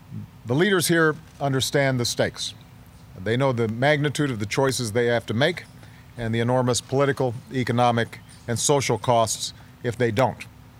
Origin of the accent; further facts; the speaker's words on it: Chicago, Illinois, United States; Tomorrow we begin our NATO summit in my hometown of Chicago